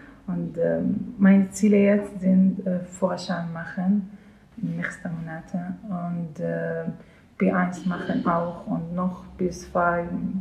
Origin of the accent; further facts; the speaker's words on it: Syria; German is a second language; moved away as an adult; now in Bad Schwartau, Germany; ich wohne in Bad Schwartau. Ich komme aus Syrien. Ja, ich bin hier in Deutschland seit 5 Jahren